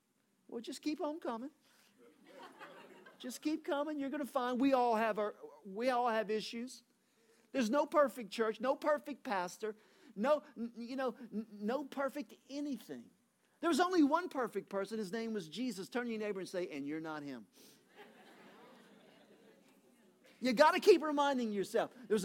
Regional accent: Louisiana, United States; And so we're both from Louisiana, so we very rarely see snow.

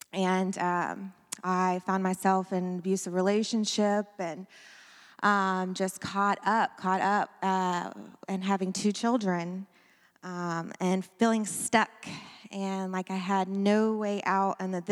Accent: Beaumont, Texas, United States; I am 34 from Beaumont, Texas.

